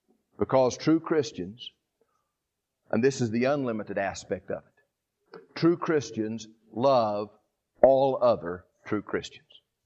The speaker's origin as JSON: {"language": "English", "region": "the South", "country": "United States", "said": "and I'm a Southerner by birth, choice, and conviction."}